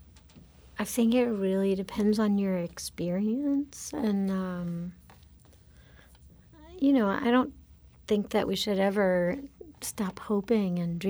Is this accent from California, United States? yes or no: no; North Carolina, United States; I'm from North Carolina.